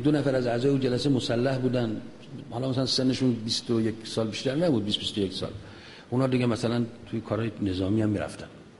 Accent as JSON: {"language": "Persian", "town": "Mashhad", "region": "Razavi Khorasan", "country": "Iran", "said": "ما مشهدی هستیم دیگه،"}